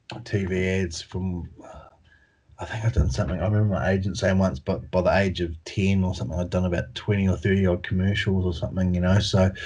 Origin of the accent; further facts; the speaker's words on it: Upper Hutt, Wellington, New Zealand; But I grew up in Upper Hutt